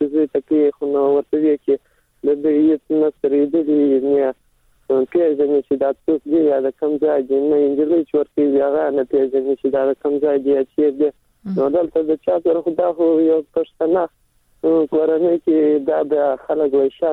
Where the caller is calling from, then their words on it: Helmand, Afghanistan; سلام د هلمند سره